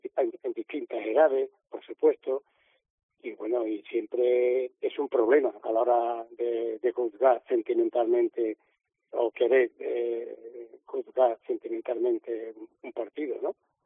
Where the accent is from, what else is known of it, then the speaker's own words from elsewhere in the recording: Cádiz, Andalusia, Spain; yo soy de Cádiz, yo tengo un sentimiento hacia Cádiz